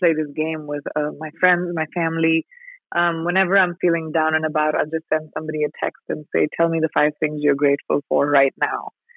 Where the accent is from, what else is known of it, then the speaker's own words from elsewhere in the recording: India; especially because I'm Indian